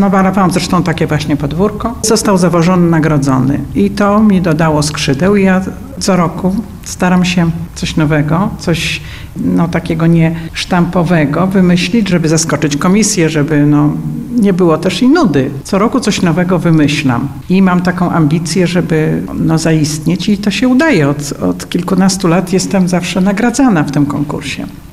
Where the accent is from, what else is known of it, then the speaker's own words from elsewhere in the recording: Lublin, Lublin Voivodeship, Poland; Jestem rodowitą lublinianką z dziada, pradziada. Moi dziadkowie, pradziadowie, wszyscy w centrum Lublina mieszkali i ja się wychowywałam na takim podwórku